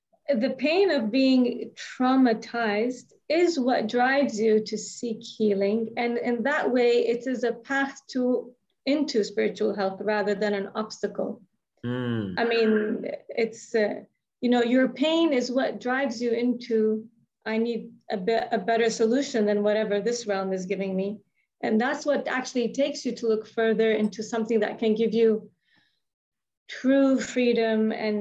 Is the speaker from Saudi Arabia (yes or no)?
yes; Saudi Arabia; English is a second language; like growing up in Saudi and going first to a Saudi school, and of course religion is a big part of it.